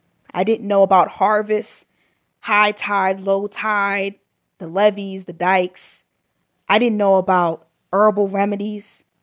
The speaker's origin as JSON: {"language": "English", "region": "New Jersey", "country": "United States", "tie": "born or raised there", "said": "Working with a small sample size here, I was born and raised in New Jersey."}